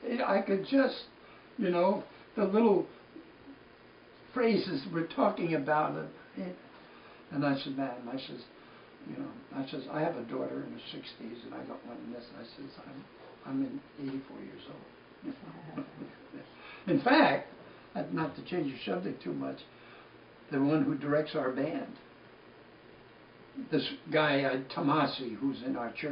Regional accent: Philippines; I'd say, look, I'm from the Philippines.

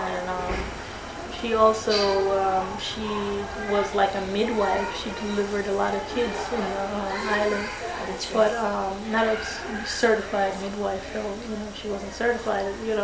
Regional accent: White Plains, New York, United States; But most of my friends, when I grew up in White Plains, you know, they were white. Because the blacks would not accept me.

